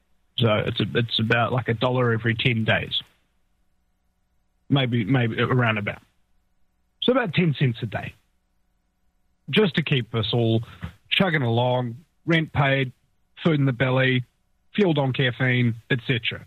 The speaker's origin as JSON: {"language": "English", "country": "New Zealand", "said": "I'm a New Zealander. I'm 10,000 miles away."}